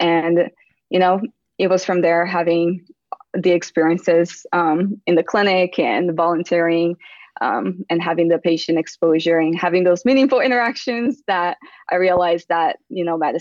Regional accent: Brazil; I was born and raised in Brazil.

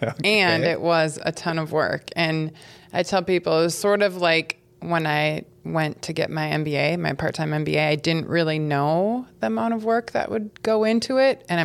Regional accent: Minnesota, United States; So I grew up in southern Minnesota on a farm, and that was a wonderful experience.

